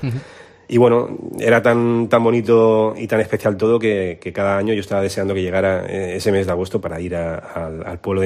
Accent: Alicante, Valencian Community, Spain; born there; luego se fueron a vivir a Alicante, que fue donde yo nací

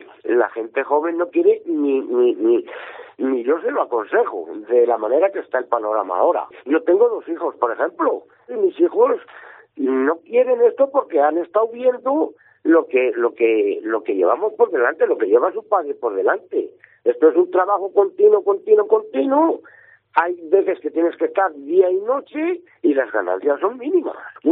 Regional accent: Checa, Castilla-La Mancha, Spain; Sí, sí, yo soy de Checa.

